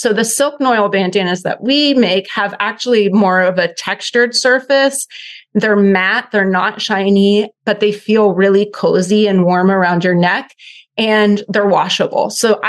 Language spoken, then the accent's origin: English; West Virginia, United States; Because, you know, growing up in West Virginia, it's very rural.